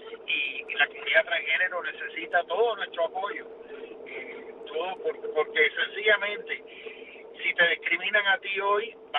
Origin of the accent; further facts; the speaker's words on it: Cuba; Y eso solamente se va a lograr unidos como cubanos, no los de acá y los de allá.